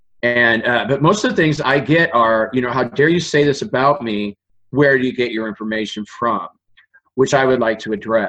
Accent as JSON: {"language": "English", "region": "Indiana", "country": "United States", "also_born_or_lived": "East Coast", "said": "I live out in the country again. I'm from Indiana. I moved to the East Coast. I lived on the East Coast for 15 years, and then I moved back."}